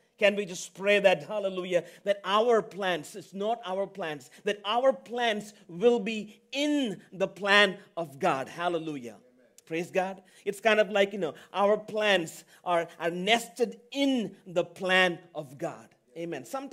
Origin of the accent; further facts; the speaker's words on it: India; English is a second language; also born or lived in Middle East; now in United States; I was born in the Middle East, went back to India because I'm from India.